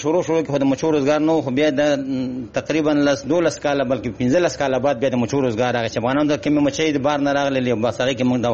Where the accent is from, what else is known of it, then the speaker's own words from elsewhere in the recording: Jalalabad, Nangarhar, Afghanistan; زه د جلال آباد یم